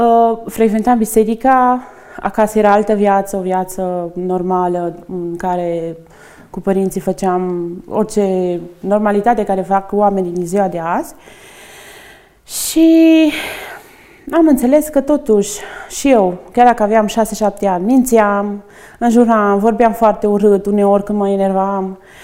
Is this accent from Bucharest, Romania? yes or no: no; Săliște, Sibiu County, Romania; Da, în Săliște. Eu sunt din Săliște.